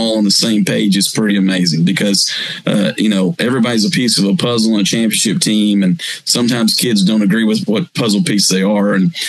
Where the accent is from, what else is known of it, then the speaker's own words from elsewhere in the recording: Alma, Arkansas, United States; I'm from Alma, for God's sake.